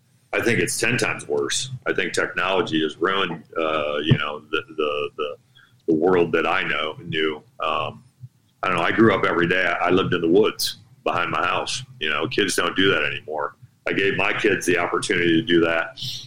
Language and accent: English; United States; we grew up on the Mississippi River, so we kind of grew up thinking that we were Huck Finn and always wanted to build the raft and float down the river.